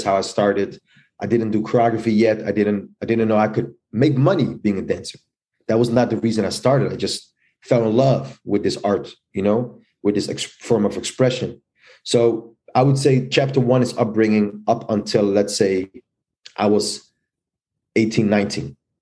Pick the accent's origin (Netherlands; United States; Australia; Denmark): Netherlands; Rotterdam, South Holland; I've born and raised in Rotterdam, the Netherlands.